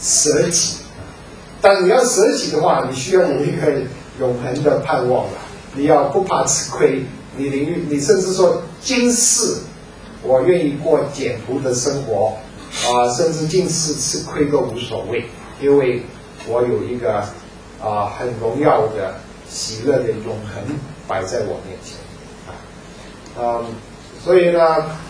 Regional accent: Hong Kong; 我还记得我小的时候在香港看那个黄飞鸿是黑白电影

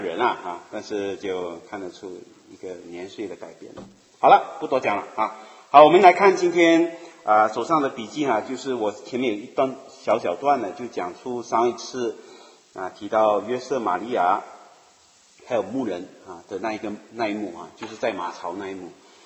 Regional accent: China; moved away; 我想起我们中国人很喜欢拍这全家福啊都是在新年大家回来的时候一起拍

